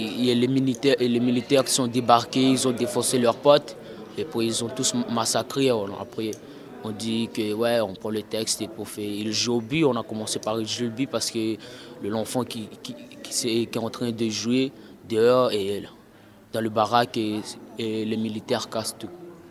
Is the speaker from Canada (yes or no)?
no; Réunion, France; chez nous, à La Réunion, là-bas, on passe notre temps à se bagarrer